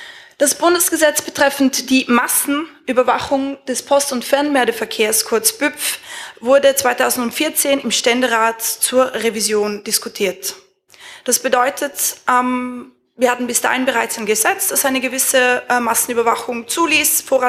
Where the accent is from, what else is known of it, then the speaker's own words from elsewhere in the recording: Zurich, Switzerland; ich bin aus Zürich